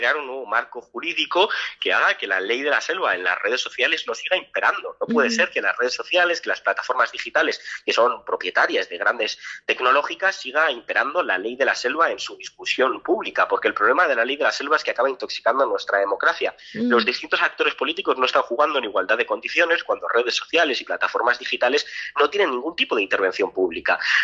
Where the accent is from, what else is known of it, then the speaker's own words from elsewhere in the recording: Spain; yo, siendo un ciudadano español que no tenía ninguna relación con Cuba, ya lo sufrí.